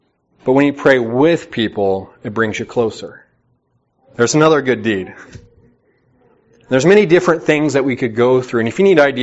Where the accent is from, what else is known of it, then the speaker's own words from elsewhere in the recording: United States; As an American, we kind of are standoffish.